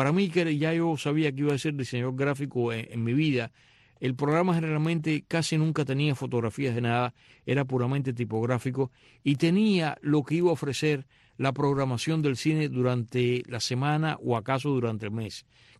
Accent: Marianao, Havana, Cuba; Ya en mi época de niño, allí en Marinao, a ver quién se acordará de esto, había un cine que ya estaba clausurado

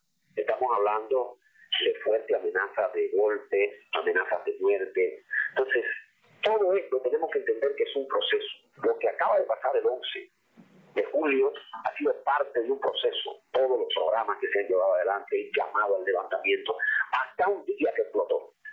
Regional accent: Cuba

